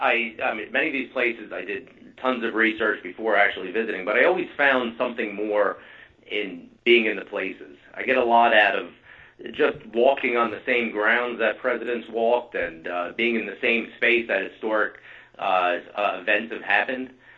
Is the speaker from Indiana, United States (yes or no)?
no; New Jersey, United States; So as you mentioned, I'm from New Jersey.